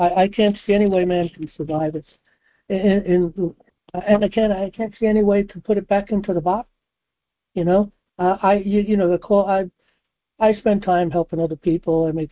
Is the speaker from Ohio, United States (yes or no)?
no; New York City, New York, United States; being a New Yorker, brought up in New York City, I knew Trump anyway